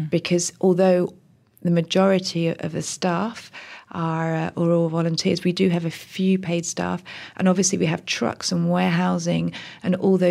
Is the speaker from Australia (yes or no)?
no; United Kingdom; And, you know, as a British lady, I would say that Boris Johnson, you know, could be seen in the same way.